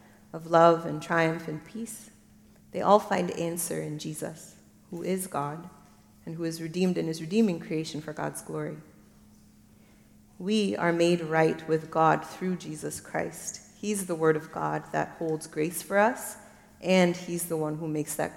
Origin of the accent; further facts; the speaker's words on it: Papua New Guinea; also born or lived in Kenya / Madagascar; now in Grand Rapids, United States; My family is very Lutheran. And I'm a Malagasy daughter, and I was raised in the Lutheran Church in Papua New Guinea and Kenya. And now I find myself in the Reformed tradition in Grand Rapids, Michigan.